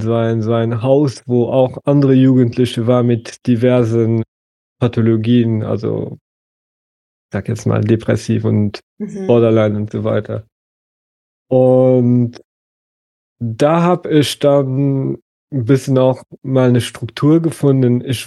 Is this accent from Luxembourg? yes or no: yes; Luxembourg; now in Germany; seit 2018, seitdem ich ausgewandert bin aus Luxemburg, habe ich sehr, sehr, sehr viel Zeit alleine verbracht.